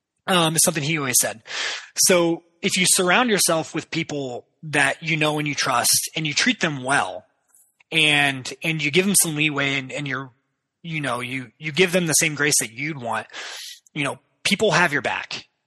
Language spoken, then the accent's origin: English; Ohio, United States; I like history and I like the Great Lakes. I'm from Ohio.